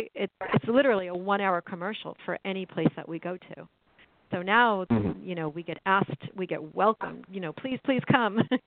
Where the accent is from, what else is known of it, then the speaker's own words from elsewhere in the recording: New York, United States; I know you're in New York. I'm from New York.